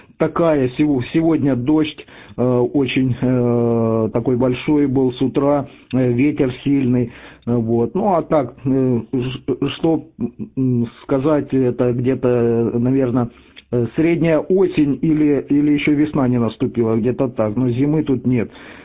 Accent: Luhansk Oblast, Ukraine; now in Czechia; я из Луганской области, ну, работаю временно в Чехии.

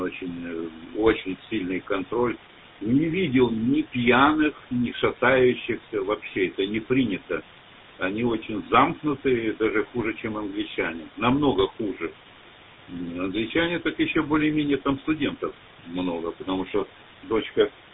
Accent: Saratov, Saratov Oblast, Russia; Я сам из Саратова, вообще-то, на приеме.

